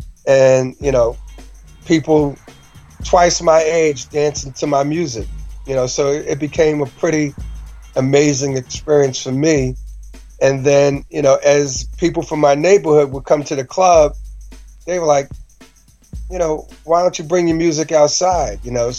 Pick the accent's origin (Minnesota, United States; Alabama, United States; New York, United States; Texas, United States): New York, United States; Bronx; I came from the Northeast Bronx. I'm not, you know, one of the guys from the South Bronx like